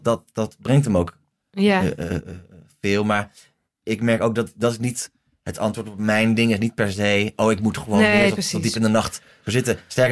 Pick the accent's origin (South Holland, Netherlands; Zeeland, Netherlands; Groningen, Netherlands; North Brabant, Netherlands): Groningen, Netherlands; Ik kom uit Groningen.